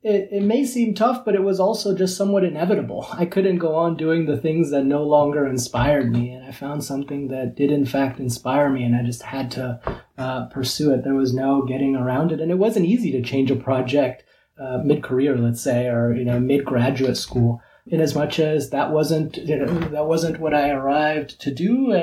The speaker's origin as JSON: {"language": "English", "region": "California", "country": "United States", "tie": "born or raised there", "said": "I grew up in California to a Central American family who came to the United States, migrated to the United States, fleeing wars in El Salvador and Guatemala."}